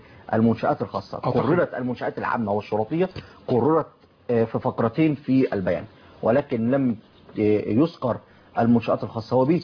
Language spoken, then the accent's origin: Arabic; Egypt